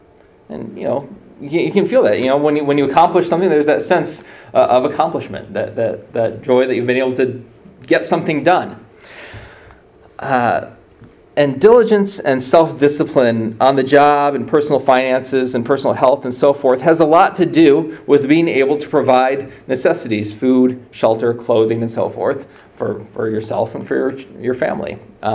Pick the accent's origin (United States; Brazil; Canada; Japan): Brazil; Growing up in Brazil, whenever you want to need to do anything with the government, they always switch, "Well, it'll get done in 15 dias, in 15 days.